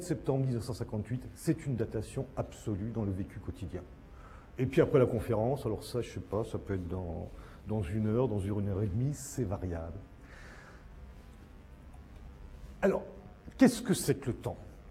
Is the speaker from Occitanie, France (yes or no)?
no; Strasbourg, Grand Est, France; comme je suis strasbourgeois, on a de jolis grès des Vosges